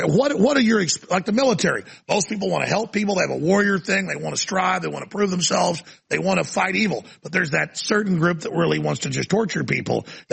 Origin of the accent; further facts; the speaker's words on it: Dallas, Texas, United States; when I was growing up in Dallas.